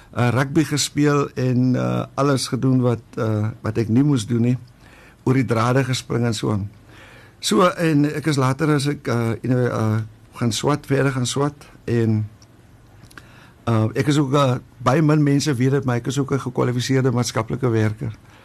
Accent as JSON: {"language": "Afrikaans", "town": "Wolseley", "region": "Western Cape", "country": "South Africa", "tie": "born or raised there", "said": "ek is gebore in Dieprivier in Kaapstad in, daar het ons gewoon en my pa was in korrektiewe dienste gewees en dan het ons maar nou so getrek op die ouwe en dit ons het in Woolsley."}